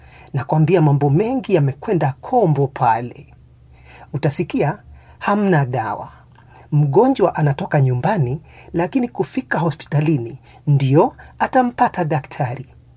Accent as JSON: {"language": "Swahili", "region": "Kiambu County", "country": "Kenya", "said": "Ukienda kwa mfano hospitali kule kwetu nyumbani Kiambu"}